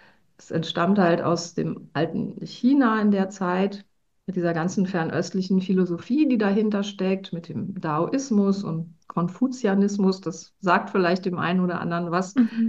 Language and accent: German; Cologne, North Rhine-Westphalia, Germany; wie du schon gesagt hast, ich bin aus Köln.